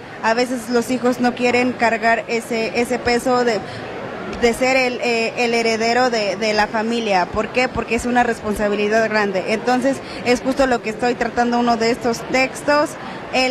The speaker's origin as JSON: {"language": "Spanish", "town": "San Cristóbal de las Casas", "region": "Chiapas", "country": "Mexico", "said": "yo soy de San Cristóbal, pero porto el traje de Chamula, hablo la variante de Chamula"}